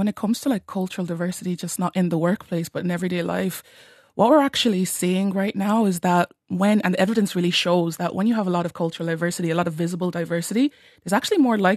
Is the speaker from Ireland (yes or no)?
yes; Ireland; I grew up in Ireland myself, I'm Nigerian and by ethnicity